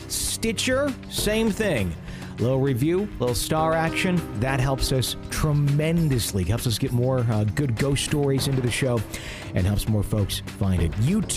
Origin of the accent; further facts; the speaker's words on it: Missouri, United States; I grew up in Southwest Missouri in a small farming community.